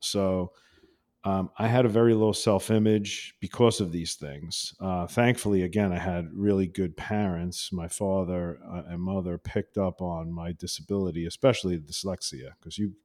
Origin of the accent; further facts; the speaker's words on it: Massapequa, New York, United States; I grew up in Massapequa, Long Island, and I had a really great childhood and great parents.